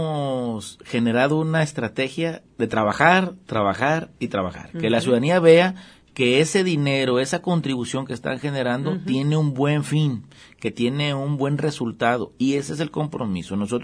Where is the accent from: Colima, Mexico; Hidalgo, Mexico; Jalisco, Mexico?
Jalisco, Mexico; Autlán; Porque Autlán es mi tierra, aquí está mi familia, aquí está mi empresa, aquí está mi fuente de desarrollo